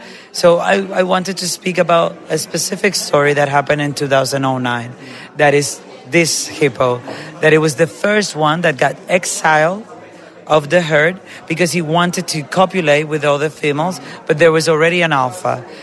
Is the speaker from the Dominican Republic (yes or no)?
yes; Dominican Republic; Yes, of course. I mean, I'm from the Caribbean. No, I'm not Colombian. I'm from the Dominican Republic.